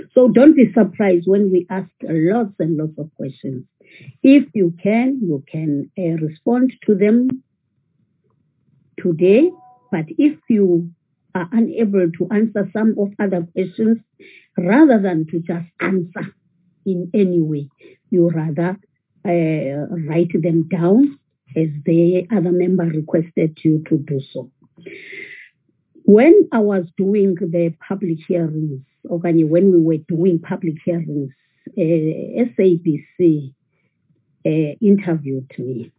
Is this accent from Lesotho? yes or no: yes; Lesotho; because in Lesotho people, we are from Lesotho with another Department of Water.